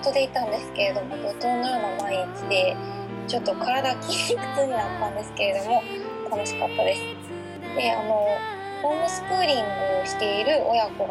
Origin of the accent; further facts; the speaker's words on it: Osaka, Japan; accent: Osaka dialect; なんか私結構大阪弁抜けてるかなとか思ってたんですけど